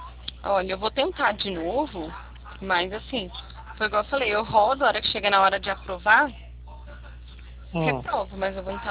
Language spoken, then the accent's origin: Portuguese; Limeira, São Paulo, Brazil; Eu sou de Limeira.